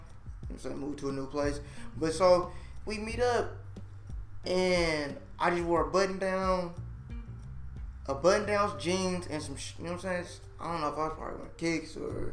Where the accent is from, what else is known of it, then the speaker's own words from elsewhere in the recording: California, United States; You know, me, I'm from that dub. I'm from the West. You know, and in California, bro, you gotta dress correctly, right?